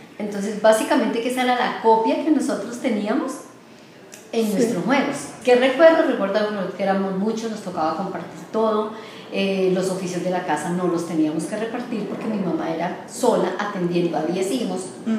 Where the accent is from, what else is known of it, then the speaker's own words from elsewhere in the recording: Bogotá, Colombia; born there; yo nací en Bogotá, hace 59 años.